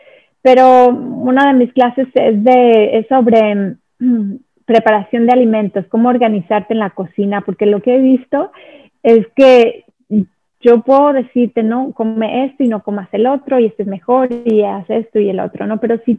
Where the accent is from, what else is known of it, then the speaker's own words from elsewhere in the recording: Mexico; nosotros como mexicanos de Latinoamérica, nos da miedo renunciar a estos alimentos de origen animal